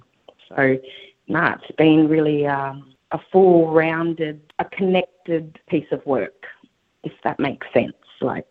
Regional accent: Redfern, New South Wales, Australia; I'm a Redfern girl. I am a Wiradjuri Nyuin woman.

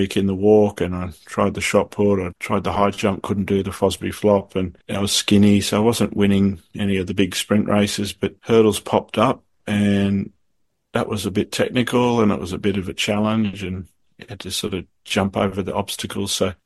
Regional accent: Australia; you're aware that I'm an Australian, and I'm wearing green and gold, but geez, I'm actually and I'm Indigenous Australian as well

